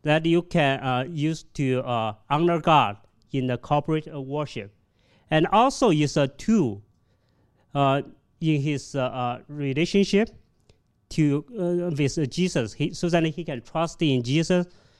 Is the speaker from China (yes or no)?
yes; China; English is a second language; moved away; because many Chinese families like me, when we come from China to this country, we didn't have any trainings in family